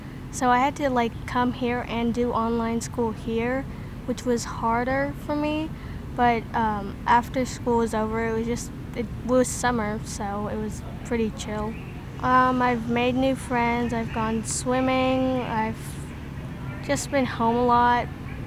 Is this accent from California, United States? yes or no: yes; California, United States; also born or lived in Guatemala; now in Missouri, United States; Well, I was born in Guatemala, but I'm from the state of California, but we moved to Missouri about a year ago.